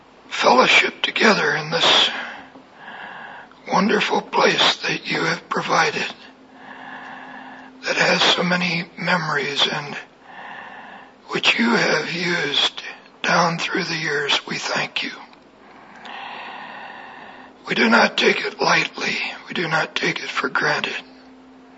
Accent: Salem, Oregon, United States; That's just north of California. And Salem is my hometown. I was born there many years ago.

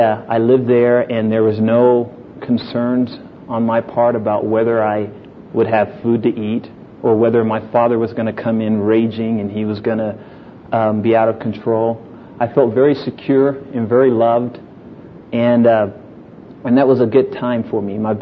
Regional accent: Birmingham, Alabama, United States; born there; I was born in Birmingham, Alabama, during the height of the Civil Rights Movement. And I was born there.

